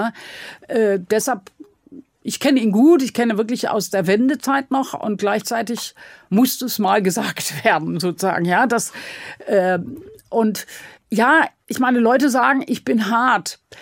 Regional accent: Berlin, Germany; sozusagen für mein Berlin regierende Bürgermeisterin zu sein.

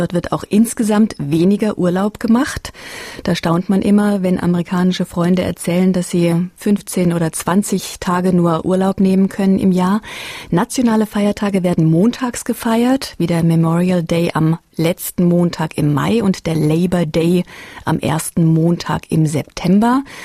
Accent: Austria; Bei uns in Österreich

